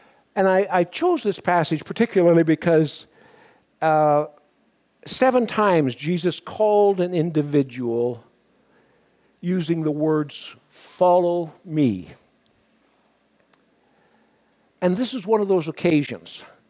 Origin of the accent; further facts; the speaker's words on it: Homewood, Manitoba, Canada; my hometown of Homewood. I don't know whether you know where that is. It's in Manitoba.